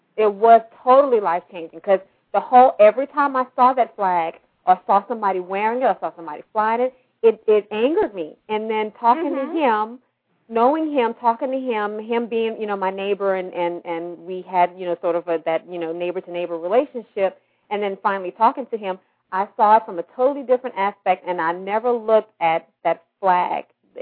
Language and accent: English; Louisiana, United States; I had to write a paper on, because I'm from Louisiana